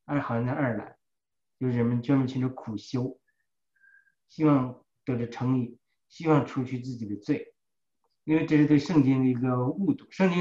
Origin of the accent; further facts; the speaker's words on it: China; 就像我们中国人讲的